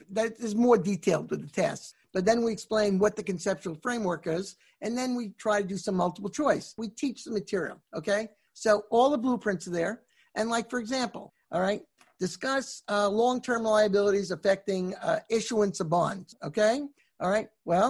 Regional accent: New York, United States; They have good bagels in New York. I'm from New York.

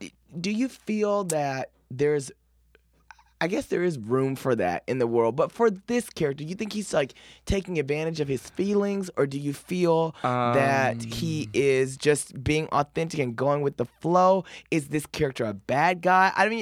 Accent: Texas, United States; But I love comfort food because I'm from Texas.

